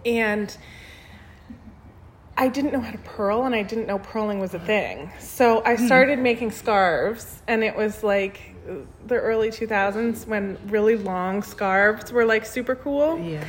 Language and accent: English; Rockport, Maine, United States; now in Owls Head, United States; I grew up in Midcoast, Maine. I grew up in Rockport, Maine, and now I live in Owlshead, Maine.